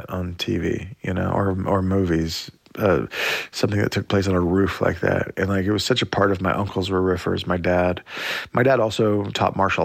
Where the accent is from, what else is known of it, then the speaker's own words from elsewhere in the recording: Oklahoma, United States; You know, growing up in Indian Territory, Oklahoma.